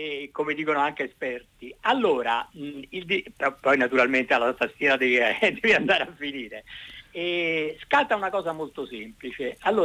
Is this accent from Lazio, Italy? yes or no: yes; Rome, Lazio, Italy; il mio luogo è a Roma, perché io sono romano, ma in particolare un ombelico di Roma, che è l'isola Tiberina.